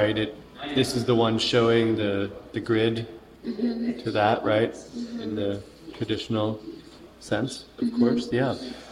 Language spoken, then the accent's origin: English; Denver, Colorado, United States; Yeah, well that's like where I grew up in Denver.